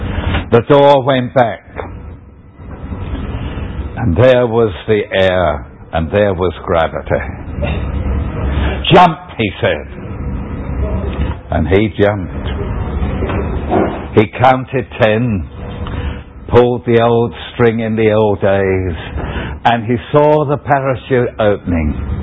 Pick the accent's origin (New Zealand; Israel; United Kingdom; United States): United Kingdom; London; born there; I was born in the East End of London.